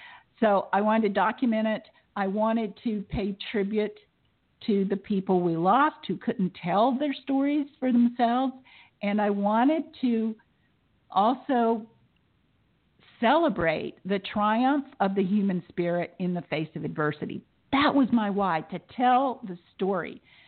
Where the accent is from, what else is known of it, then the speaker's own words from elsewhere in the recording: the South, United States; And I grew up in the South, so we're all storytellers there.